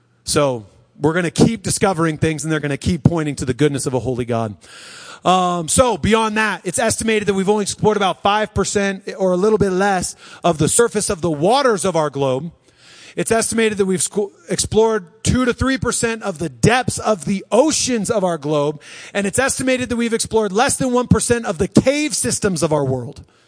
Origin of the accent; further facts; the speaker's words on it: Colorado Springs, Colorado, United States; Because, of course, I grew up here. I always knew about Pikes Peak. And then I go to college and I said I was from Colorado Springs.